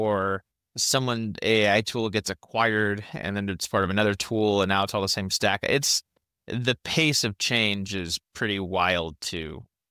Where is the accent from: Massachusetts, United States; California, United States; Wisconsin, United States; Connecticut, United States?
California, United States; Chico; now in Bay Area, United States; I'm from Chico to the Bay Area, only 2 hours down the road. So I've always been in Northern California.